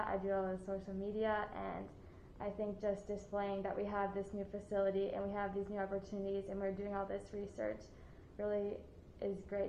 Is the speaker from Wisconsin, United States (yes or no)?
yes; Pulaski, Wisconsin, United States; I'm from Pulaski, Wisconsin, up by Green Bay.